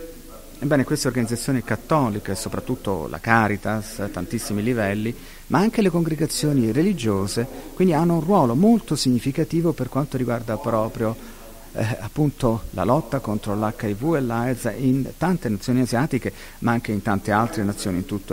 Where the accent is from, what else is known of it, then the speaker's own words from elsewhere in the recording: Thailand; Italian is a second language; io provengo appunto dalla Thailandia